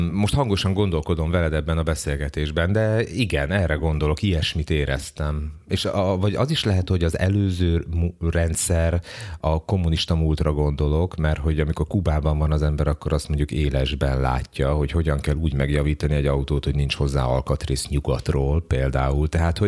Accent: Hungary

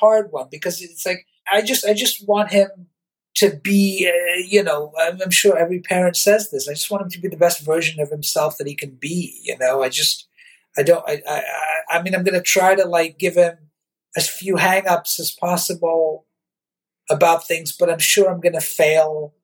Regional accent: United Kingdom; also born or lived in United States; Like I grew up in the UK and then I grew up in America.

